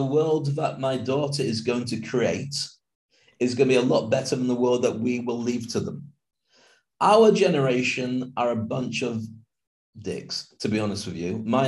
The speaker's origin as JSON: {"language": "English", "country": "United Kingdom", "lives_now": "Dubai, United Arab Emirates", "said": "So it was only when I left the UK to go to Dubai"}